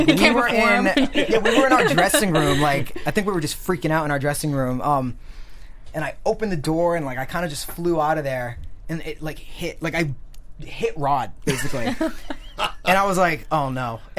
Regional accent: Rhode Island, United States; because we're from Rhode Island. It's like it takes 45 minutes to drive through the state.

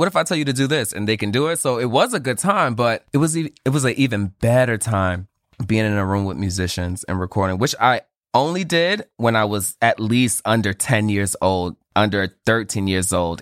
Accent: New York City, New York, United States; I love you, but I'm moving to Bed-Stuy. I'm from Bed-Stuy.

